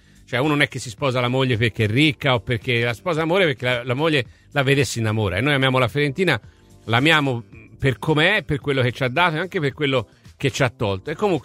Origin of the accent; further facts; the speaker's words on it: Florence, Tuscany, Italy; e tra l'altro essendo fiorentini ci si divide